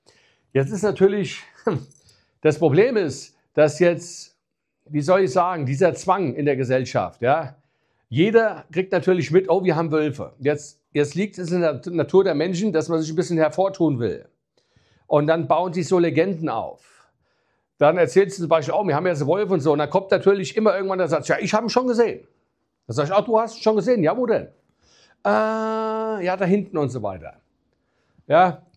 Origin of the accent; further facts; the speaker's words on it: Bad Nauheim, Hesse, Germany; ich bin ja in Hessen geboren und aufgewachsen, in Bad Nauheim geboren.